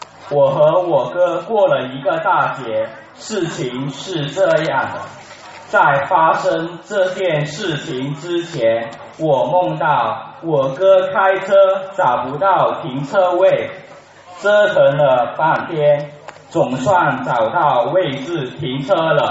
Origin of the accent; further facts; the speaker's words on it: Shenzhen, Guangdong, China; 我是来自深圳的同修